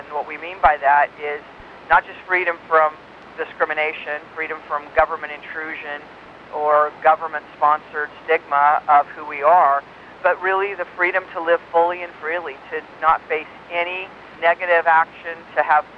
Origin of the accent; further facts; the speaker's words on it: Utah, United States; I was raised in Utah, grew up actually Mormon in Utah